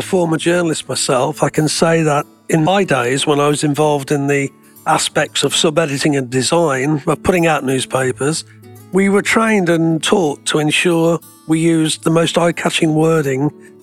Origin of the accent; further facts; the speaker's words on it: Midlands, United Kingdom; I'm also from the Midlands, which is also in the UK.